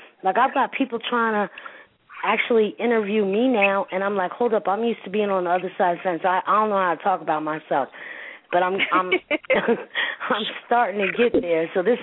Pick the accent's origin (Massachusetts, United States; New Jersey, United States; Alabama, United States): New Jersey, United States; Newark; best believe I know where I came from. I came from Newark. I came out of jail and everything else.